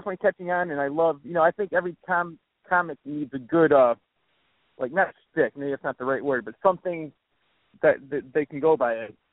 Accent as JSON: {"language": "English", "region": "Connecticut", "country": "United States", "tie": "born or raised there", "said": "No, I'm from Connecticut, and I grew up in Connecticut, but I play all over the place."}